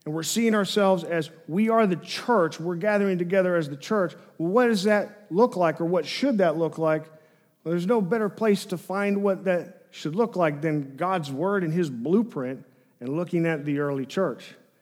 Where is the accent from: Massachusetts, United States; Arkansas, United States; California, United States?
Arkansas, United States; Little Rock; I was raised in Little Rock Public Schools